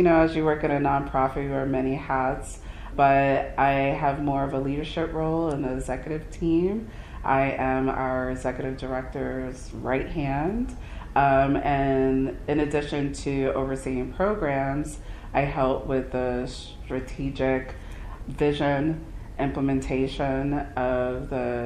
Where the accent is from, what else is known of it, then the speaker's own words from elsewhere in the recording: Bronx, New York, United States; being someone that was born and raised in the Bronx